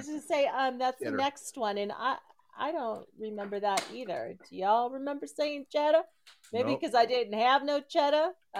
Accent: California, United States; I grew up in California and on the beach for almost half my life.

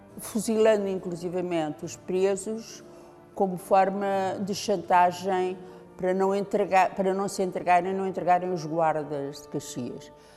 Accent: Mamarrosa, Aveiro, Portugal; Sou da zona de Cantanhê, porque eu sou de Mamarrosa, que é uma aldeia aqui perto. Sou de uma família de pequenos proprietários, sou neta de pequenos proprietários aqui da Mamarrosa.

